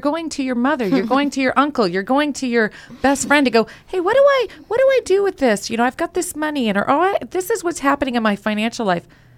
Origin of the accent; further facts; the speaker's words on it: Ventura, California, United States; also born or lived in San Diego; But as for me, I was born and raised in Ventura, lived here my whole life, moved to San Diego for a little bit of time.